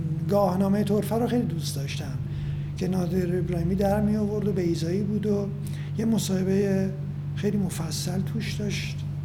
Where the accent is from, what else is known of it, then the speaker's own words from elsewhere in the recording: Tehran, Tehran Province, Iran; born there; من که زاده تهرانم، ولی اجداد من از عراق اومدن.